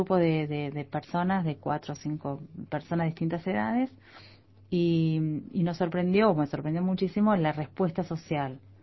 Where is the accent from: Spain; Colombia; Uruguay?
Uruguay; also born or lived in Argentina; siendo uruguaya